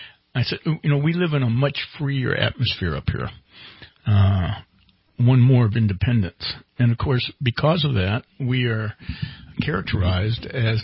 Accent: California, United States; when I tell them I'm from California, I don't get, oh man, that must be cool.

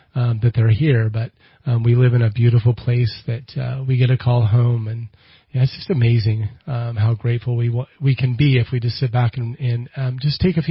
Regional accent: Anderson, United States; obviously we're from Anderson, but the history of Anderson and the mills and, you know, the blue-collar jobs and that were out there back then

